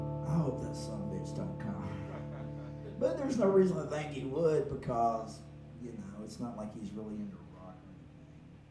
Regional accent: Alabama, United States; this song about this really, really, really, really big motherfucking guy who owns a pawn shop in my hometown. And pawn shops sell guns, and an Alabama pawn shop sell a lot of fucking guns.

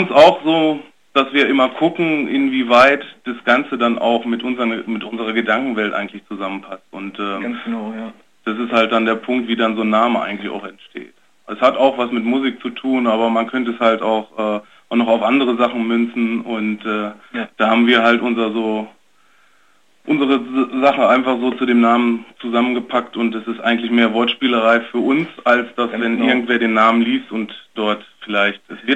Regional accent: Lemgo, North Rhine-Westphalia, Germany; wir kommen zwar ja aus Lemgo

